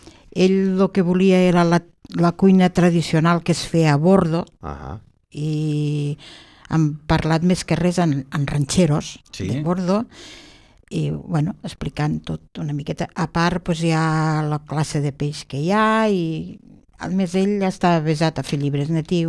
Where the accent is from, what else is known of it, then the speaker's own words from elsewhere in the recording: Tarragona, Catalonia, Spain; em vaig criar més de menuda, estava a Tarragona amb els abuelos, de part de mare